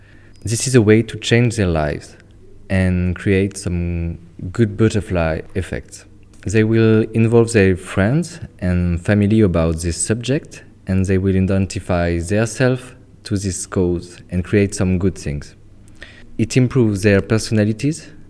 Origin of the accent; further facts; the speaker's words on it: France; from France